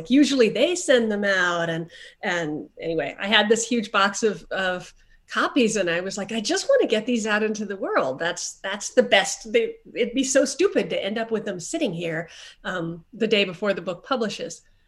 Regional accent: Texas, United States; also born or lived in Kansas; now in California, United States; Well, I grew up in Texas and in Kansas, so I get really disappointed by the fact that all the books, a lot of books are set on the coast. I live on a coast now

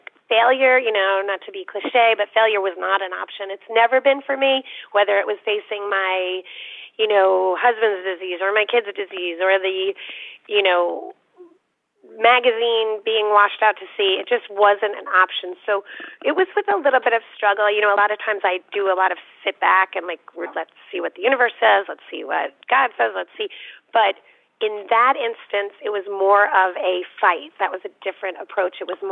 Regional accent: New York City, New York, United States; I'm from New York and I worked in the city for a couple of years.

